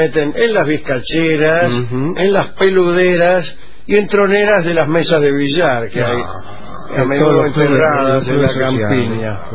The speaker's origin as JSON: {"language": "Spanish", "town": "Baigorrita", "region": "Buenos Aires Province", "country": "Argentina", "tie": "born or raised there", "said": "Eran todavía mucho más fáciles de cazar que las suyas. La de Chascomús se le metían dentro de la bolsa, en Baigorrita te golpeaban la puerta para que les abrieras las ranas."}